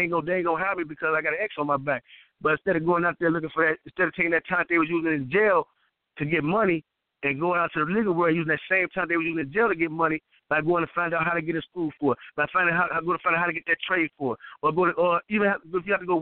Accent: Chicago, Illinois, United States; now in San Diego, United States; I wrote the Midwest version of the Thug Bible, which I'm from Chicago. You know what I'm saying? That's just the first cut version of it. Then I'm currently living in San Diego on the West Coast.

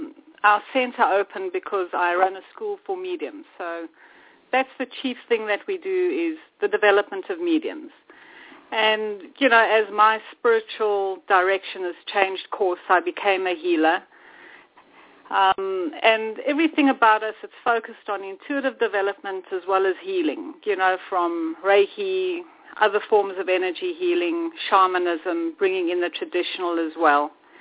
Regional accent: South Africa; Well, I grew up in South Africa. My father was a medium.

